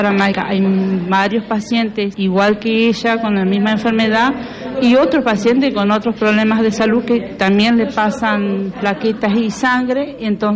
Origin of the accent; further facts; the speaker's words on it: Ubajay, Entre Ríos, Argentina; Nosotros somos de Ubajay, departamento Colón